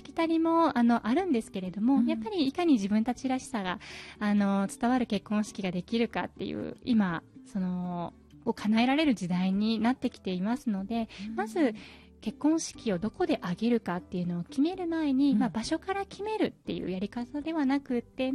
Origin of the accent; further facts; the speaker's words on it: Maizuru, Kyoto, Japan; 私はもう本当に舞鶴で生まれ育って